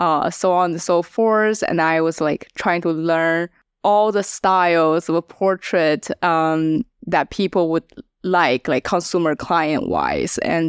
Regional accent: China; English is a second language; now in Los Angeles, United States; I'm a photographer based in LA. I'm from China. I came to LA to study filmmaking.

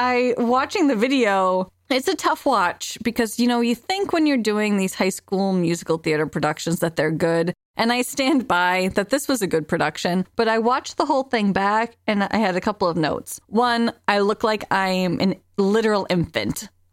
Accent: Boston, Massachusetts, United States; accent: Boston; I'm trying to hide my Boston accent, but it comes out thick in this Godspell clip.

